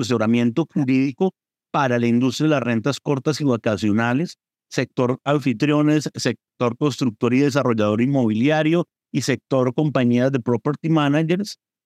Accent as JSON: {"language": "Spanish", "town": "Bucaramanga", "region": "Santander", "country": "Colombia", "said": "en el departamento de Santander, región de Colombia de la cual soy. Soy de Bucaramanga, Santander"}